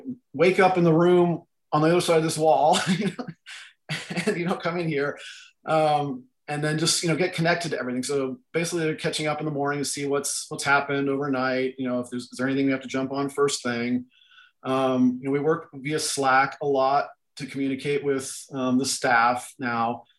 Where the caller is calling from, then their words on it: Atascadero, California, United States; So I'm at home in Atascadero, sitting in a cluttered office that doubles as a music studio.